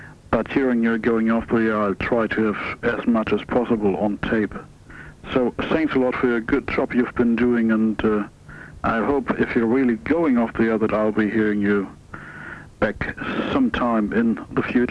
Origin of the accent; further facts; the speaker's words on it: Germany; English is a second language; now in The Hague, Netherlands; I'm calling from the Netherlands, from The Hague. Actually, I'm a German living since a few years in the Netherlands.